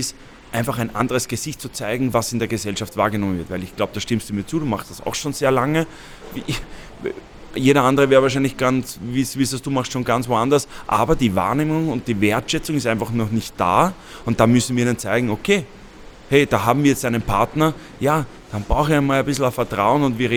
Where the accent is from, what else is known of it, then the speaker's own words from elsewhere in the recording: Austria; Ich meine, ich bin Österreicher